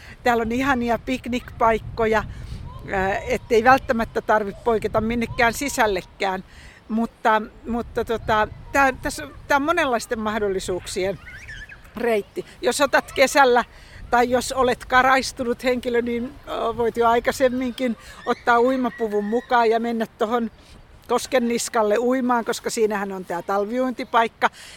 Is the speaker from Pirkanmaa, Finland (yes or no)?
yes; Kuru, Pirkanmaa, Finland; koska mä olen Kurusta kotoisin